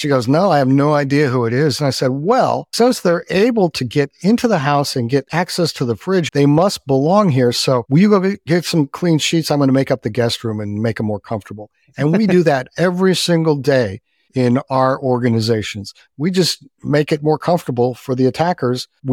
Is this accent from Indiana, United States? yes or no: no; Texas, United States; I'm from Texas. I get to go wherever I want.